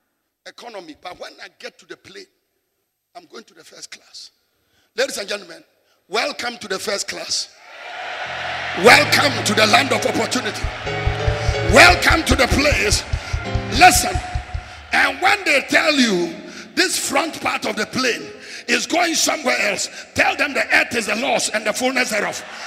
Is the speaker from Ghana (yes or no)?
yes; Ghana; born there; You see, I'm a Ghanaian by birth and a Nigerian by choice. That is my nationality. I'm a Nigerian by choice.